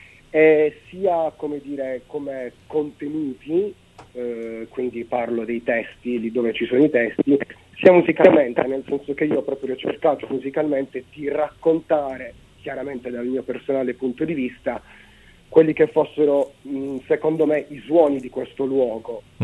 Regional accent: Bari, Apulia, Italy; Proprio a capoluogo, sono nato a Bari, nel capoluogo di regione.

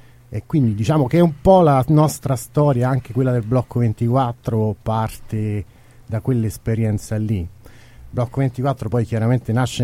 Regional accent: Palestrina, Lazio, Italy; la nostra piccola cittadina. Tra l'altro non siamo tutti di Palestrina

